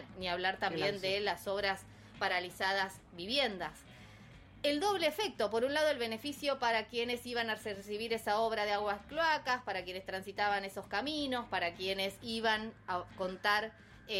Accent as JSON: {"language": "Spanish", "region": "Buenos Aires Province", "country": "Argentina", "said": "la provincia de Buenos Aires somos los bonaerenses, las y los bonaerenses, 17 millones."}